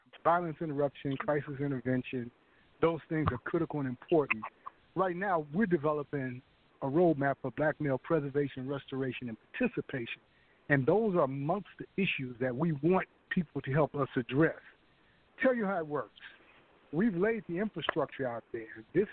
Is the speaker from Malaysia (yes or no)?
no; Chicago, Illinois, United States; I was born and raised in Chicago, graduated Horace Mann Elementary, Chicago Vocational High School.